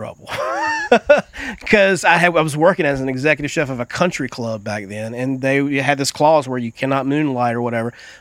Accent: San Francisco, California, United States; I'm like, hey, you know, I'm a chef from San Francisco.

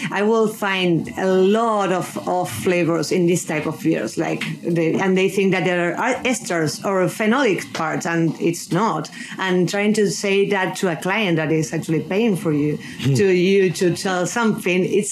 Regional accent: Argentina; English is a second language; now in Madrid, Spain; I'm from Argentina, but I live in Madrid.

